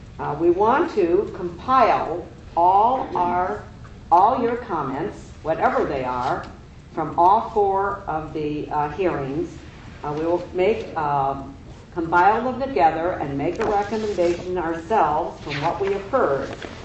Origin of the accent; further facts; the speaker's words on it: Quad Cities, United States; And I'm from the Quad Cities.